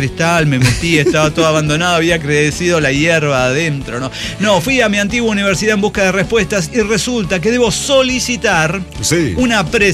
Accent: León, Guanajuato, Mexico; Soy de León, Guanajuato.

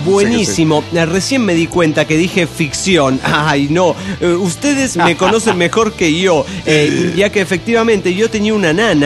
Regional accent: El Salvador; mucho terremoto en El Salvador, hay que salir de chinga y yo en pelotas.

